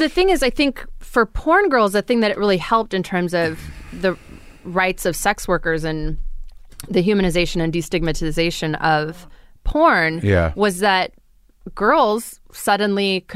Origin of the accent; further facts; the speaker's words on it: Fresno, California, United States; So I grew up in Fresno, California, Central Valley.